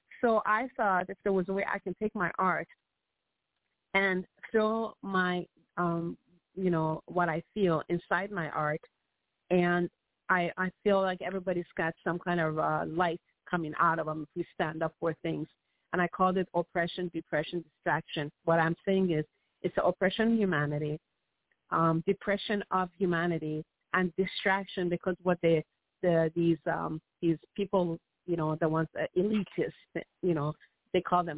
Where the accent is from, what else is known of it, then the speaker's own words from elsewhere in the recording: Iran; I said, I'm from Iran. I said, do you think you can stop me with what I'm trying to do, stand up for children?